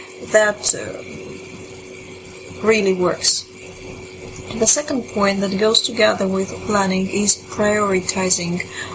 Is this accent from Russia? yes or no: yes; Russia; English is a second language; I'm from Russia.